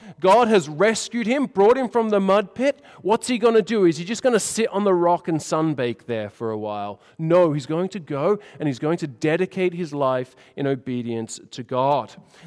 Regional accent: Australia; If you're not Dutch here, I'm not Dutch, I'm Australian, but it goes back in my genes.

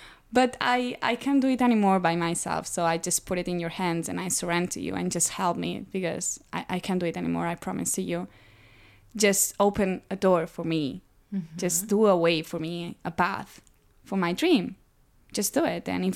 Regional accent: Spain; English is a second language; moved away as an adult; I'm from Spain, so I was living there like since, I don't know, 8 months ago.

